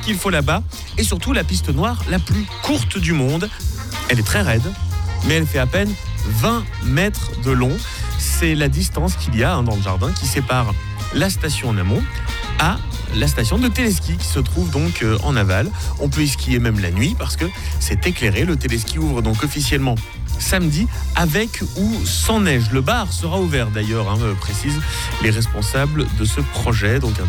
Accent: Valais, Switzerland; Moi je me souviens très bien quand j'étais petit, en Valais

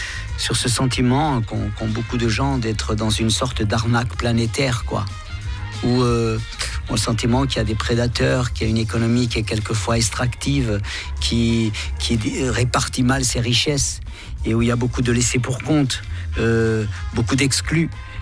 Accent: Corsica, France; briser le plafond de verre quand on chante, on vient de Corse, ça n'est pas simple.

